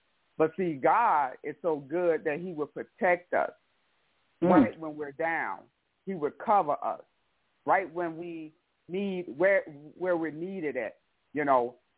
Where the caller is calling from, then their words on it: Beaver Dam, United States; I am from Beaver Dam.